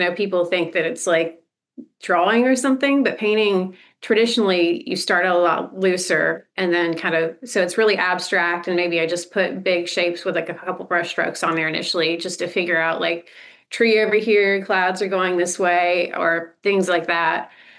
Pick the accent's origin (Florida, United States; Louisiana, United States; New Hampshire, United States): Florida, United States; Lake Wales; we had to come back to Lake Wales when I was like 4 or 5. So I grew up in Polk County.